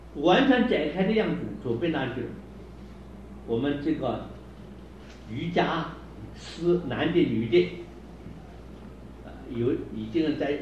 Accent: China; 我们中国人们中国的神话叫有，练成过的丹嘛

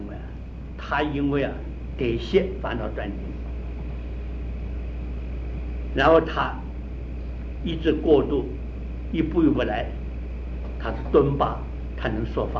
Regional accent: China; 我们中国人啊，传统的办法就讲伦理，推己及人啊，就是我们中国人这个地方的这一等

